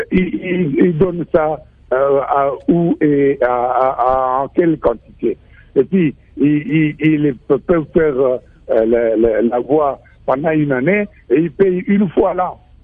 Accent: DR Congo; Nous sommes tous des Congolais, hein.

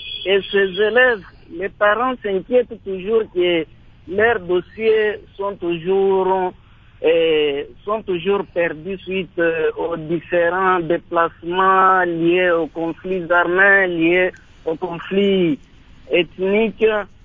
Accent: Kalemie, Tanganyika, DR Congo; parce que chez nous, à Kalemi, nous vivons des cas

